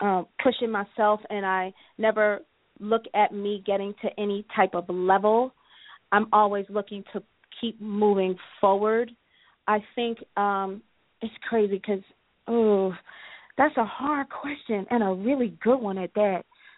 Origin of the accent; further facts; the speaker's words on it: Newark, New Jersey, United States; I'm from Newark, New Jersey, and a lot of people don't know